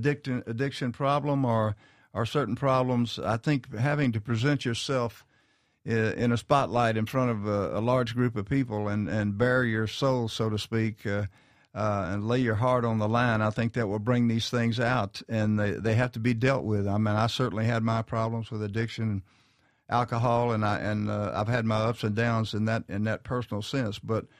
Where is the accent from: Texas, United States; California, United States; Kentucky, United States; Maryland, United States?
Texas, United States; Houston; I'm Texas. I'm from Houston, Texas.